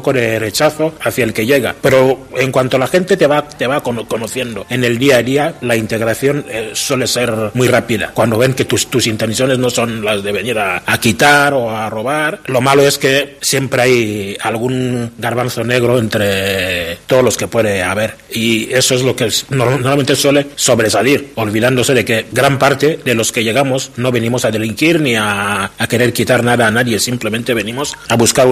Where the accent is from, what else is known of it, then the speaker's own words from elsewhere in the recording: Equatorial Guinea; now in Burgos, Spain; soy de Guinea Ecuatorial. Pues llevo aproximadamente 29 años. Llevo más años viviendo aquí en Burgos que los años que pasé en mi tierra.